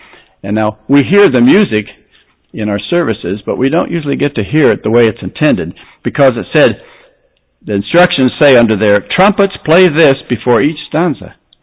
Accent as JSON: {"language": "English", "town": "Santa Monica", "region": "California", "country": "United States", "tie": "born or raised there", "also_born_or_lived": "Montana", "said": "When I grew up in Santa Monica, California, I was blessed to have God-fearing parents who practiced what they preached."}